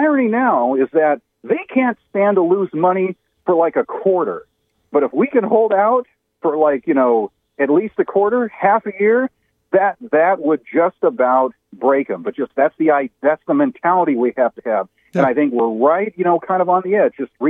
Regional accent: California, United States; It's, you know, to me, you know, I was originally from California. We heard this stuff, God, since like the 90s.

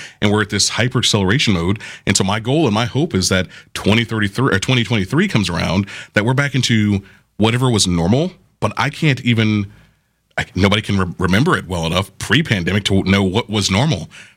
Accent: Florida, United States; You know, I'm from Florida.

